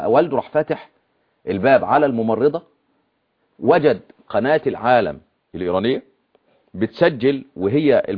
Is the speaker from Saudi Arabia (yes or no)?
no; Egypt; accent: Egyptian Arabic; لهجتي بالعامية المصرية معروفة ولا لا؟